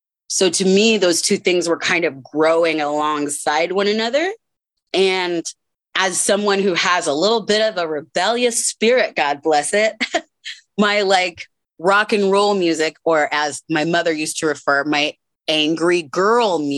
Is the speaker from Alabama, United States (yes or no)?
no; Tacoma, Washington, United States; I was one of like five Black students at my elementary school down here in Tacoma.